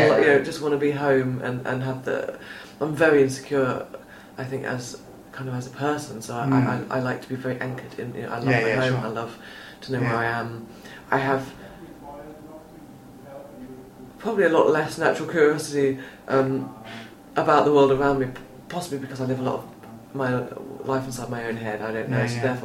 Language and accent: English; England, United Kingdom; also born or lived in Jersey; I wasn't raised on Jersey. I was born in Jersey. We moved to England when I was young, so I returned to Jersey a lot, and my family are there.